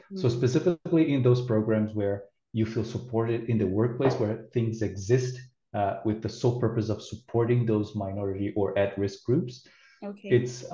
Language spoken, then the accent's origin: English; Rio de Janeiro, Brazil; also born or lived in Manaus; now in Canada; And yeah, I'm from Rio de Janeiro, Brazil, born and raised. But before coming to Canada, I was in Manaus